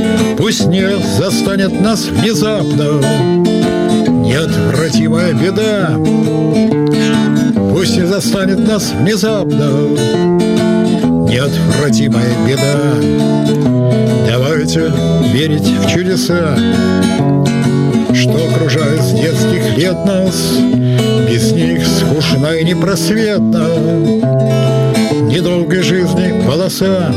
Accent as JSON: {"language": "Russian", "region": "Saint Petersburg", "country": "Russia", "said": "поскольку я блокадник, я ленинградец"}